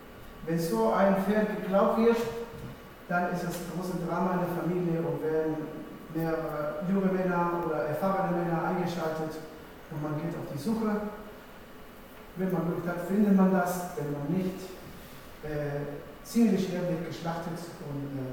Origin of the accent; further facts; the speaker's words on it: Temuco, Araucanía, Chile; German is a second language; Temuco ist die Stadt, wo ich herkomme. Chile ist das Land